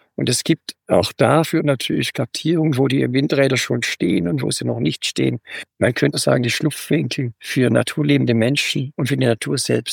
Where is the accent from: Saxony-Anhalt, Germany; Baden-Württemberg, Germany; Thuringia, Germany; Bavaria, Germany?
Baden-Württemberg, Germany; Herrenberg; Das ist meine Heimat, Mittlerneckarraum, südlich von Stuttgart bin ich groß geworden, habe einen wunderbaren großen Wald, Schönbuch. Die Stadt heißt Herrenberg.